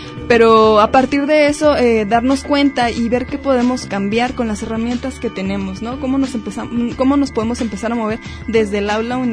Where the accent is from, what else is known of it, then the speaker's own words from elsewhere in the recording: Mexico; podemos tener ventajas o desventajas como ciudadanos mexicanos